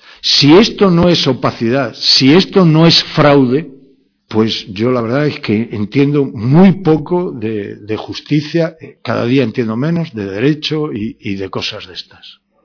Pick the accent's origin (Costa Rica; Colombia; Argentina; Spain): Spain; Madrid, Community of Madrid; Nosotros, como ciudadanos madrileños, le hemos dado el poder a un gobierno